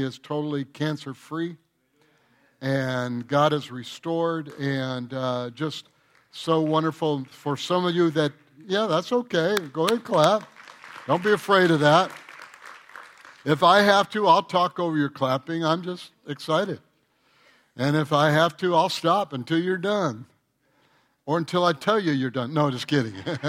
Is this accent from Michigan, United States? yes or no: yes; Detroit, Michigan, United States; I was born and raised in Detroit, and then just outside of Detroit.